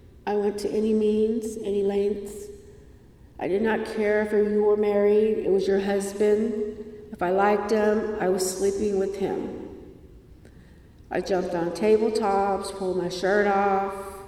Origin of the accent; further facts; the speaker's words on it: California, United States; I'm from California, so the time has really got me messed up.